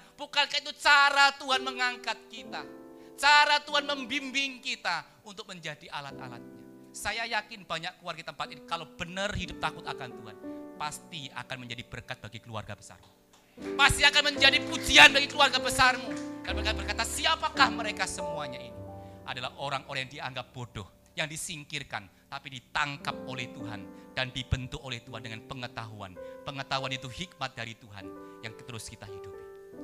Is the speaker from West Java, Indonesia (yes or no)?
no; Wonogiri, Central Java, Indonesia; Saya orang Wonogiri, orang kampung, anak seorang janda yang hanya lulus SMP.